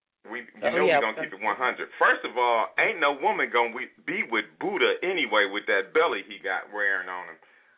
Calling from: Cleveland, Ohio, United States; I'm calling from Cleveland, Ohio.

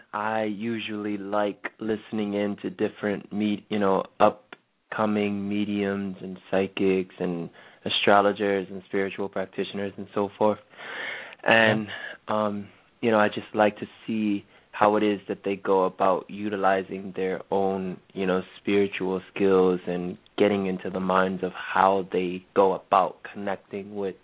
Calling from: New York, United States; I'm calling from New York.

